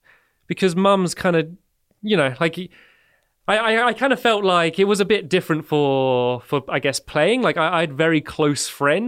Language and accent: English; Emsworth, South East England, United Kingdom; I grew up in the south of England, about 15 minutes away from where I live now. It's a small town called Emsworth. It's like a fishing village.